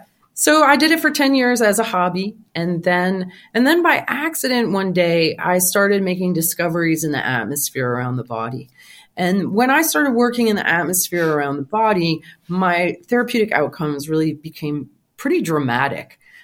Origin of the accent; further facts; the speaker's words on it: Vermont, United States; I'm a woman from Vermont waving tuning forks around people as a target.